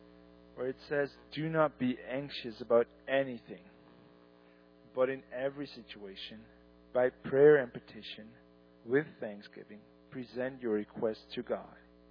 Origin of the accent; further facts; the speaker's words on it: Netherlands; English is a second language; I'm from the Netherlands.